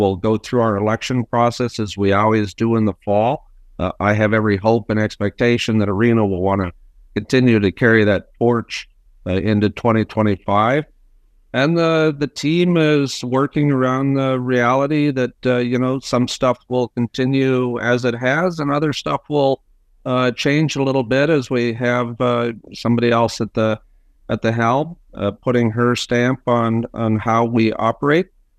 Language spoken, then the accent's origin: English; Shakopee, Minnesota, United States; Because you know I hail from Shakopee, Minnesota as well.